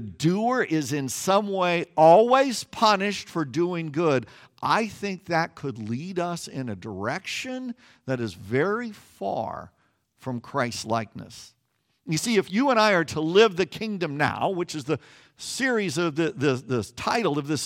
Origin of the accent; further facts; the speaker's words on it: Kansas, United States; don't think of the waving, large wheat fields that I used to see as a kid growing up in Kansas.